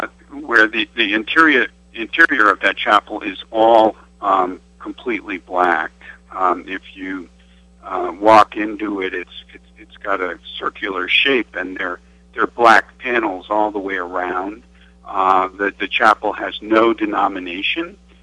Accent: Amsterdam, New York, United States; Yes, I grew up on Guy Park Avenue, 253 Guy Park Avenue, to be exact. So I'm a West End boy.

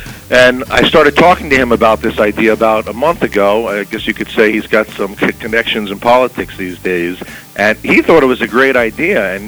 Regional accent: Roslyn, New York, United States; I grew up on Roslyn, Long Island, so I went to high school out there, and my parents still live out there in Old Westbury.

